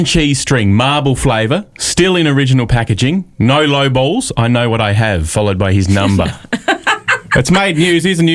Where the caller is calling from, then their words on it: Australia; We're calling from Australia.